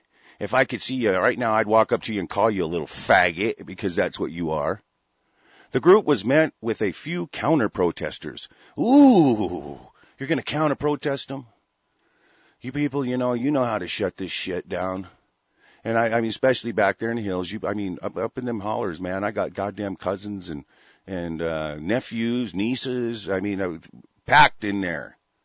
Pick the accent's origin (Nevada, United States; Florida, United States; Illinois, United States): Florida, United States; born there; You know, my family, I was born in Florida, but I guarantee you I was conceived in West Virginia. This is where my family comes from.